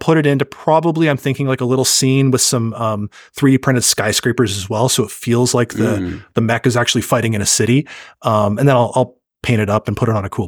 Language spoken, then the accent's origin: English; Canada; I'm Canadian, so I'm trying to think of these in Canadian versus US bucks